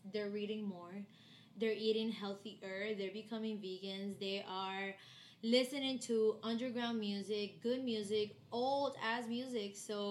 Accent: Miami, Florida, United States; We are from Miami 305.

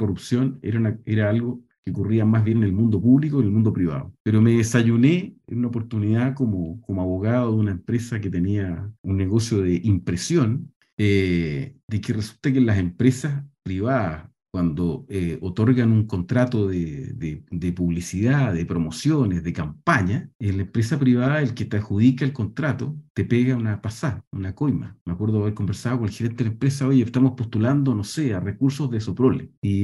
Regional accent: Chile

